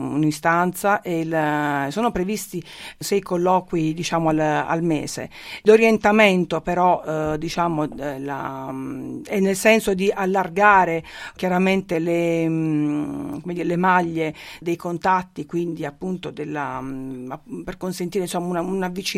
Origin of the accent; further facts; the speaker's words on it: Bari, Apulia, Italy; now in Trieste, Italy; nella mia città natale vivevo in prossimità dell'istituto penitenziario.